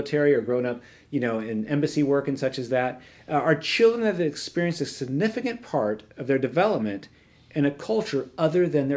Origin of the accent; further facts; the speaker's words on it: California, United States; And I come from California culture yeah. where we're all in the same hot tub.